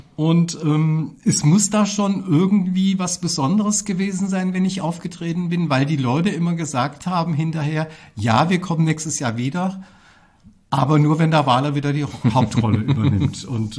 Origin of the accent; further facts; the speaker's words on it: Fulda, Hesse, Germany; born there; ich bin Fulda Rucksack, bin eine Hausgeburt in der schönsten Gegend von Fulda, in der Marienstraße Nummer 1, in einer großen Herrschaftsvilla bin ich geboren.